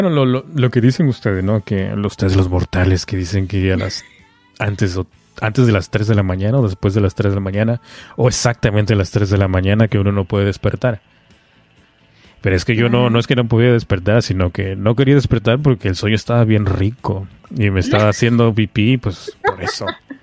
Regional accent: Catemaco, Veracruz, Mexico; aquí nos agarramos porque soy de Catemaco, te vuelvo a repetir.

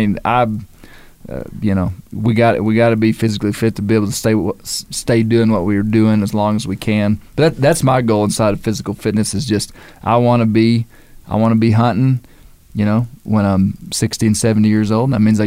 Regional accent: Arkansas, United States; I'm from Arkansas, and the Ozarks kind of the mule epicenter of North America

